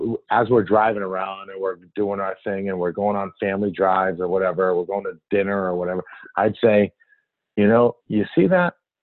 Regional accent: Hartford, Connecticut, United States; I grew up in Hartford and went to a really good college

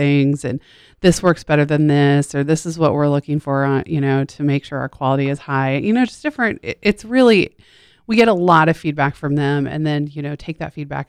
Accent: United States; Well, I'm from Seward County where I grew up

